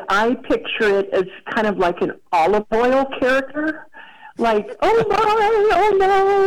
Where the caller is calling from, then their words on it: Thorne Bay, Alaska, United States; I am calling from Thorne Bay, Alaska, on Prince of Wales Island, in the Inside Passage.